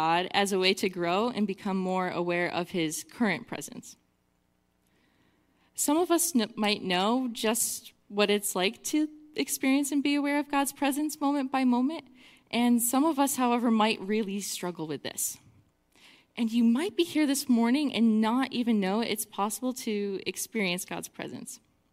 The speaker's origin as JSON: {"language": "English", "town": "Rochester", "region": "New York", "country": "United States", "tie": "born or raised there", "lives_now": "Potsdam, United States", "said": "I grew up in the Rochester area"}